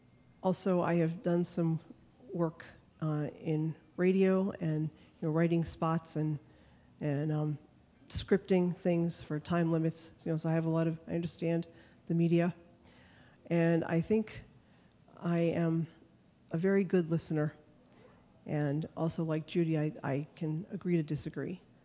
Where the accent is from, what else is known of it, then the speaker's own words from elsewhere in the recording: Reading, Massachusetts, United States; also born or lived in Connecticut; from Reading, Massachusetts. I spent most of my time in Massachusetts, but also a lot of time in Connecticut.